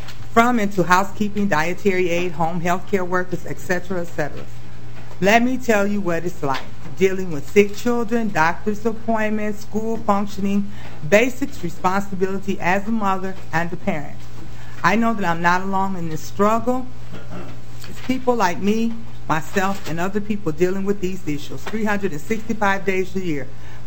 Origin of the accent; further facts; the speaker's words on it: Minneapolis, Minnesota, United States; I'm from Minneapolis.